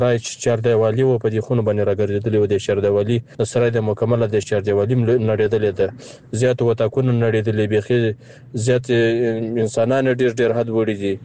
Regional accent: Bakwa, Farah, Afghanistan; زه چې خپل د فراه ولایت یم، د بکوا ولسوالۍ.

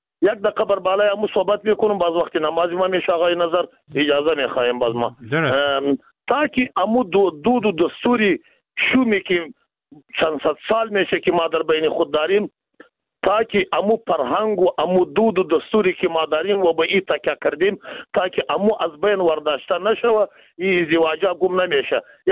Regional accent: Afghanistan; ما شما از افغانستان هستیم، شما هم از امو افغانستان هستیم،

